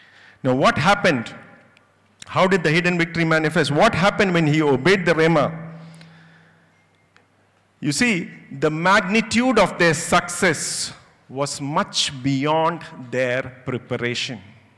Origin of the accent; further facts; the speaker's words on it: India; I cannot change my Indianness. I am an Indian, right?